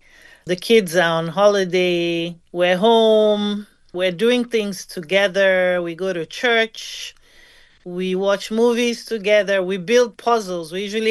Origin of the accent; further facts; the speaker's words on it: Arondizogu, Imo, Nigeria; English is a second language; In Nigeria, for Christmas growing up, we would always travel to my hometown where my father was from.